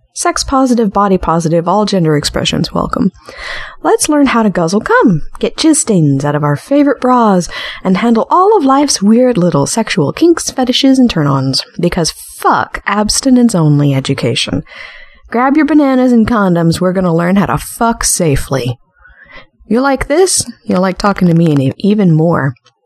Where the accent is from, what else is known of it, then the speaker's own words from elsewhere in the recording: Texas, United States; As you know, I'm from Texas, and we have abstinence-only sex education.